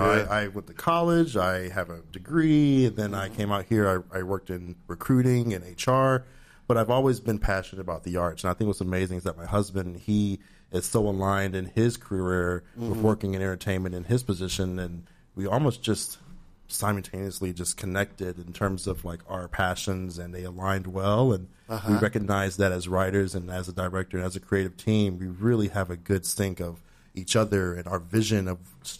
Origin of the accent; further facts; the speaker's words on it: Atlanta, Georgia, United States; I grew up in Atlanta, Georgia.